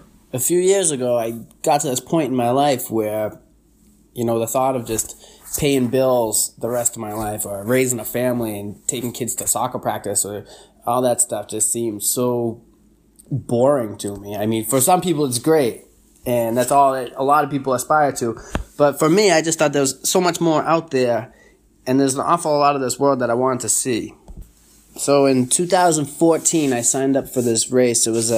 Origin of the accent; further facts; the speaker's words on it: Lynn, Massachusetts, United States; I'm from Lynn, Mass., and Lynn is about 10 miles north of Boston. It's a medium-sized city. It's right on the coast.